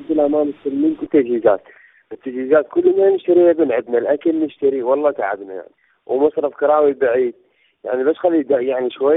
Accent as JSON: {"language": "Arabic", "town": "Mosul", "region": "Nineveh", "country": "Iraq", "said": "من الموصل، داوم بالجيش العراقي."}